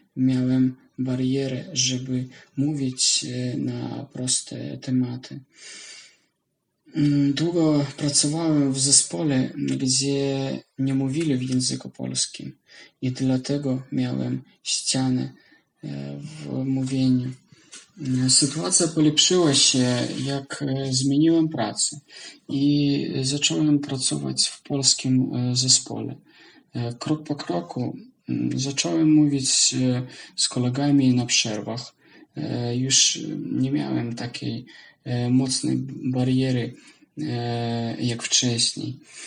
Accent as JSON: {"language": "Polish", "country": "Belarus", "second_language": "Polish", "moved": "yes", "lives_now": "Poland", "said": "Jestem z Białorusi. Mieszkam w Polsce ponad 6 lat. Zacząłem uczyć się języka polskiego w 2017 roku, kiedy przyjechałem pierwszy raz do pracy do Polski."}